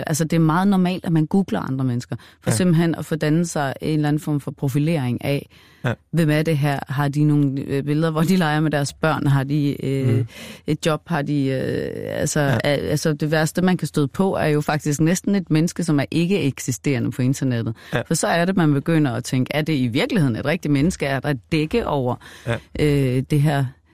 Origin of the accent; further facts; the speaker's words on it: Vejle, Region of Southern Denmark, Denmark; jeg ved da også fra min hjemegn i Vejle, der hvor jeg voksede op